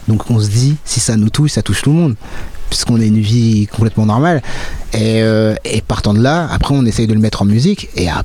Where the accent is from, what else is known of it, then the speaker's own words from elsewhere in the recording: Lille, Hauts-de-France, France; En fait, on vient de Lille, enfin de la métropole lilloise, et c'est vrai que Lille c'est un carrefour.